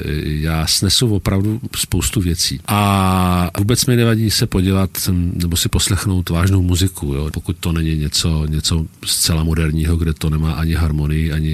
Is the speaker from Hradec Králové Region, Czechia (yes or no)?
yes; Pec pod Sněžkou, Hradec Králové Region, Czechia; já pocházím z Pece pod Sněžkou. Krkonoš.